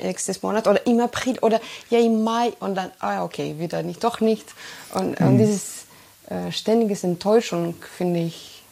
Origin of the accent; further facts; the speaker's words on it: Bulgaria; German is a second language; ich komme aus Bulgarien und ich habe zum Beispiel im Januar da ein Konzert gespielt.